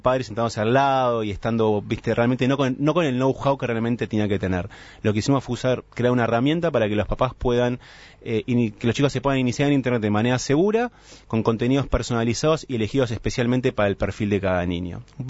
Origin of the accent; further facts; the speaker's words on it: Argentina; bueno, yo soy argentino